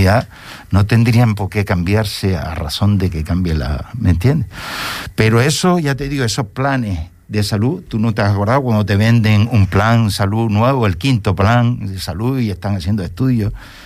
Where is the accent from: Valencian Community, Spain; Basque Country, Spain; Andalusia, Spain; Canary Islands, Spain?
Canary Islands, Spain; La Palma; que yo soy tan palmero como el que más también, ¿me entiendes? Que somos canarios de las 7 u 8 islas